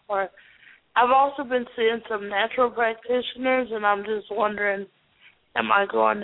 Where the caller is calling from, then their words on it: Takoma Park, Maryland, United States; I'm calling from Tacoma Park.